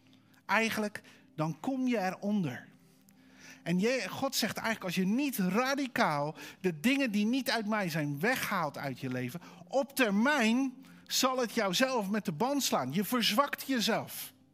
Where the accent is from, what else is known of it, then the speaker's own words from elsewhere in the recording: Netherlands; Weet je wel, denk ik dan als Hollander.